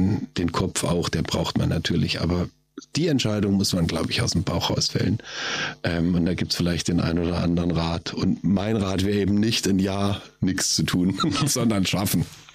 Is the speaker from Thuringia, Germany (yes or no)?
no; Offenburg, Baden-Württemberg, Germany; Ich bin in Offenburg geboren, ich bin hier aufgewachsen, zur Schule gegangen, Maschinenbau studiert.